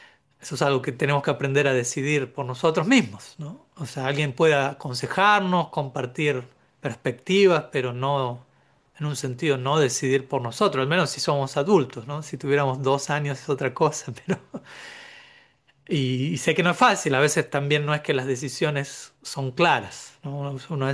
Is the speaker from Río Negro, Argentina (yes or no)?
no; Buenos Aires, Argentina; born there; yo nací en el Bajo Flores, en Buenos Aires. El nombre mismo del barrio define el barrio. Empieza en la palabra bajo. A unas pocas cuadras de una de las peores villas del país.